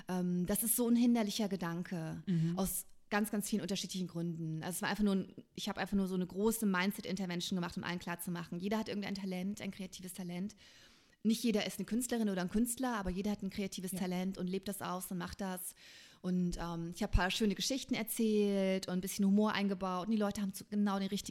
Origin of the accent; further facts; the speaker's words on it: East Germany, Germany; born there; Ich komme aus dem Osten, ich lebe im Westen. Ich bin im Osten geboren